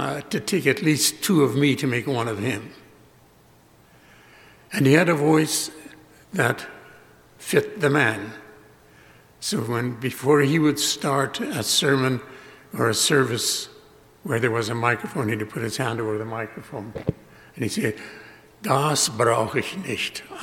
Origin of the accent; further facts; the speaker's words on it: Grunthal, Manitoba, Canada; Now, I grew up in Grunthal, in the hotbed area of evangelism in Manitoba. Not Grunthal so much, but that whole area, Steinbeck, Rosenart, Gorditz, there were so many other villages, Landmark among others.